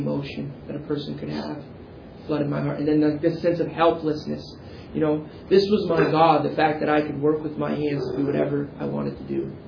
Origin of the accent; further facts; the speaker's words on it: Saranac Lake, New York, United States; And that's unheard of in my hometown. The biggest wind I'd ever seen in Saranac Lake was maybe 35, 40 miles an hour.